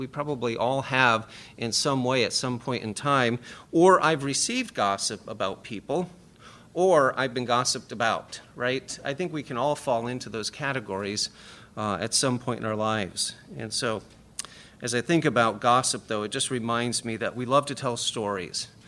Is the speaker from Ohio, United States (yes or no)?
yes; Beavercreek, Ohio, United States; I'm from Beaver Creek, Ohio, which is 9 hours from here.